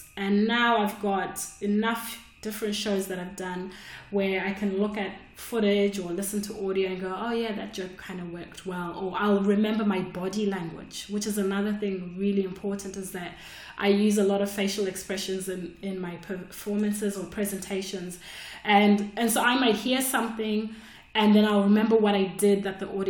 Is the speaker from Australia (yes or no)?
yes; Australia; I just emailed the club, hey, I'm from Australia, can I come and do 5 minutes?